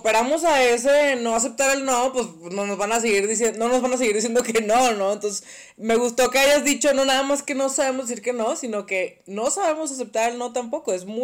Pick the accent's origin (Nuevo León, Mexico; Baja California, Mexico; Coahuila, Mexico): Coahuila, Mexico; Torreón; moved away as an adult; also born or lived in United States; Yo me fui a vivir a Estados Unidos a los 18, casi 19 años. Estuve ahí hasta los 24. Y yo llegué de Torreón para el mundo, ¿no? De mi provincia preciosa